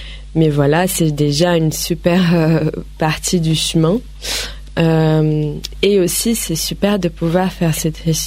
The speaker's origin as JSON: {"language": "French", "country": "Brazil", "lives_now": "France", "said": "moi je viens du Brésil, c'est un pays où il fait beaucoup de soleil. Et je viens en France, je vis en France maintenant"}